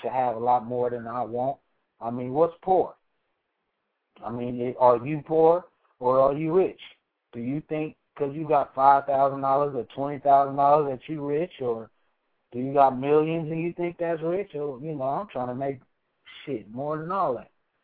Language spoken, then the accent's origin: English; California, United States; now in Sacramento, United States; I'm from the Bay Area, but I live in Sac for like 10-plus years.